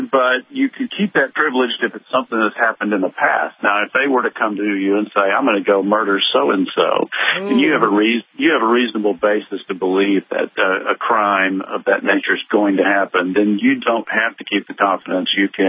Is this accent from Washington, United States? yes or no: no; Texas, United States; There's like 90,000 in my home state of Texas.